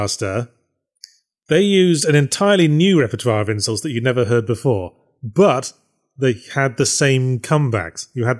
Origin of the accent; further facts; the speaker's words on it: United Kingdom; Yes, I was a big fan of Red Dwarf growing up, because I'm British and it's the law.